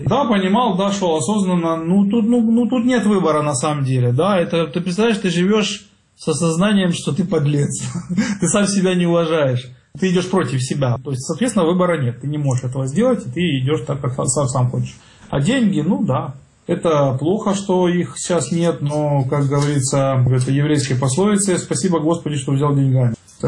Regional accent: Kremenchuk, Poltava Oblast, Ukraine; Какой-то парень из Кременчуга, как я люблю, из Кременчуга, вот, то есть вообще провинция, никто не знает, кто такой.

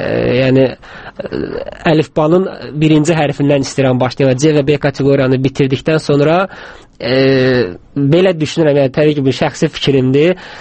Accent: Baku, Azerbaijan; born there; Xeyr, əslim yardımlılandı, cənub zonasındanam. Amma Bakıda doğulmuşam.

